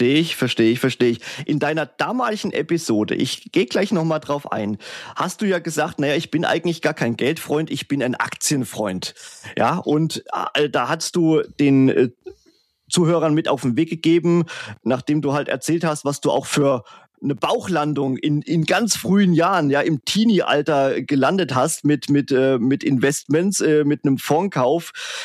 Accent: Leipzig, Saxony, Germany; born there; also born or lived in Thuringian Forest; bin in Leipzig schon geboren, ne? Und ich wohne jetzt und lebe auch jetzt hier wieder. Aber ich kann und will gar nicht abstreiten, dass ich 20 Jahre auch im Thüringer Wald gewohnt habe

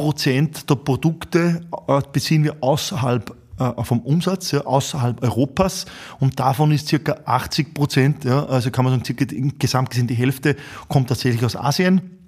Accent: Upper Austria, Austria; in so einem alten oberösterreichischen industriellen, wo ich herkomme, Land

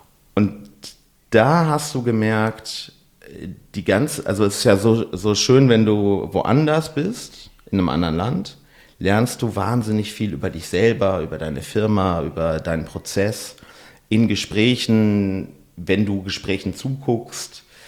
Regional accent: North Rhine-Westphalia, Germany; ich meine, ich komme ja aus dem Ruhrgebiet, ich bin halbwegs offen

